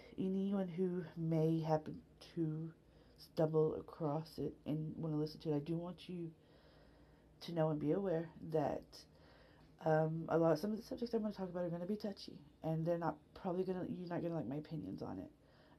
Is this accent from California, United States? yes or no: no; Texas, United States; I'm from Texas.